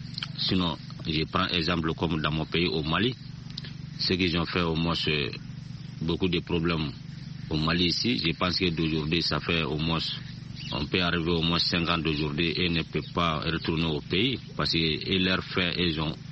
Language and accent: French; Osonikeni, DR Congo; depuis dans mon village natal d'Osonikeni.